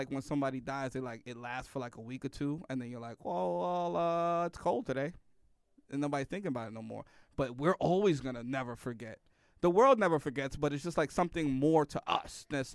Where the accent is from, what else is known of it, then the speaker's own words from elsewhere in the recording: New York, United States; that's the fucked up part about 9/11 as a New Yorker, right?